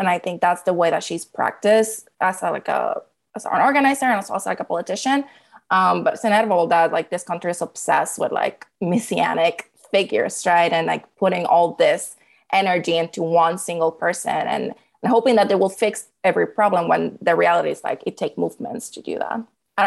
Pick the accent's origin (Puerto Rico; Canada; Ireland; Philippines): Puerto Rico; moved away as an adult; I'm from Puerto Rico and I knew that I was not going to be able to find a job in the industry down there.